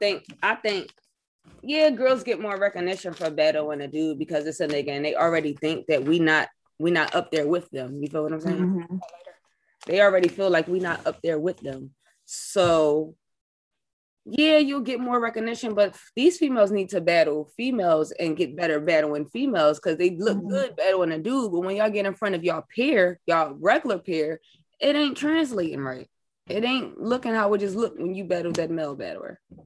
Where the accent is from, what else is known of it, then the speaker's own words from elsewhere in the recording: Philadelphia, Pennsylvania, United States; I'm from Philly. I'm a real hood street bitch.